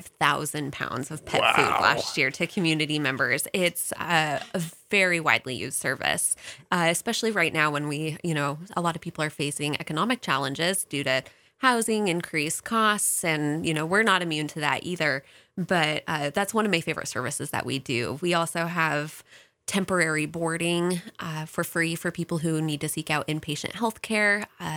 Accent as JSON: {"language": "English", "town": "Coeur d'Alene", "region": "Idaho", "country": "United States", "said": "We're from Coeur d'Alene"}